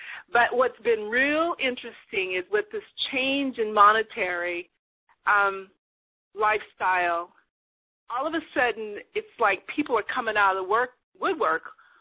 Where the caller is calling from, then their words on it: California, United States; I'm calling from the Bay Area instead of Sacramento.